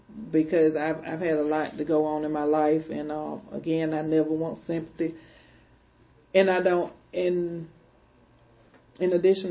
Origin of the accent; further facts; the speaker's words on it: Athens, Georgia, United States; I grew up in Naylor B. Holmes, which is a part of the Athens Housing Authority. It's on the east side of Athens, and it's a housing project, very, very low-income area.